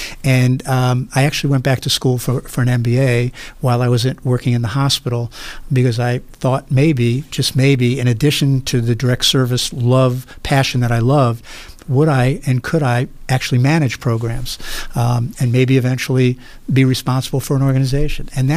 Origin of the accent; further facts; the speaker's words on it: Brooklyn, New York, United States; moved away as an adult; now in Buffalo, United States; I did not grow up in Western New York. I grew up in Brooklyn, New York. I came here as a college student, undergraduate student, to attend the University of Buffalo.